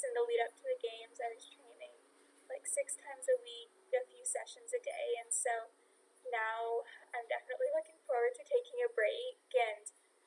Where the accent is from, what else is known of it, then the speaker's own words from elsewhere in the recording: Ottawa, Ontario, Canada; I'm from Ottawa, and so we drove to Montreal and flew out of Montreal